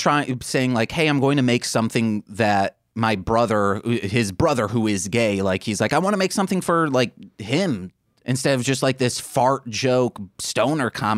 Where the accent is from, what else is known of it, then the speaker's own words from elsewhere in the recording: Michigan, United States; Yeah, well, we're from Michigan.